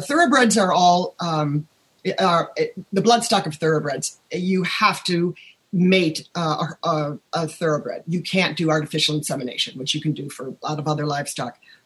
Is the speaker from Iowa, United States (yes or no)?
no; Milwaukee, Wisconsin, United States; I'm from Milwaukee.